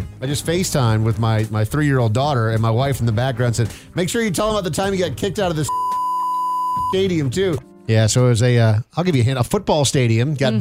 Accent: Minnesota, United States; What really stinks is I'm a Minnesota Vikings fan. I grew up in Minnesota, and my wife's a big Seahawks fan.

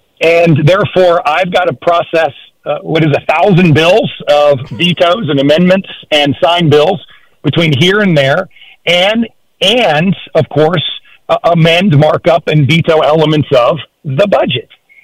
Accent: Hampton Roads, Virginia, United States; I grew up in Hampton Roads, and I might be a little older than Allen Iverson

